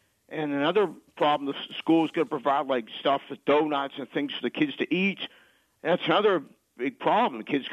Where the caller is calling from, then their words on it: Oakland, California, United States; I'm from Oakland.